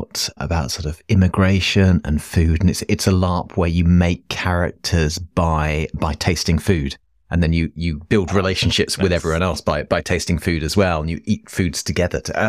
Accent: United Kingdom; So I'm a Brit and I grew up with Doctor Who and Doctor Who is absolutely horror.

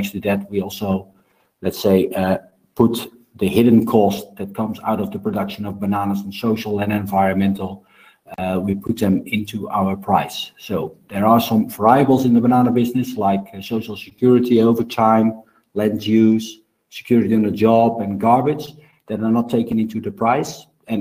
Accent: Netherlands; English is a second language; I'm from the Netherlands.

